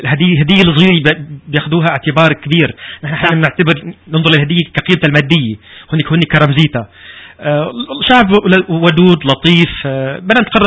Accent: Canada; Arabic is a second language; ابدا انا هون موجود, انا كندي مثلي مثل اي شخص تاني

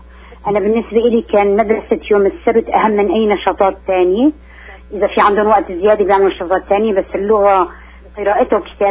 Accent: Aleppo, Aleppo Governorate, Syria; accent: Aleppine; والله أنا لهجة حلبية، أنا حلبية الأصل

